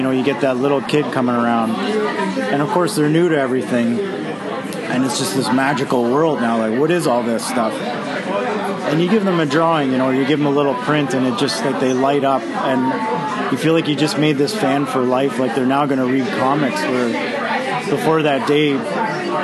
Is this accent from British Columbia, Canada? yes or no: no; Hamilton, Ontario, Canada; I grew up in Stony Creek. It's now amalgamated into Hamilton, Ontario.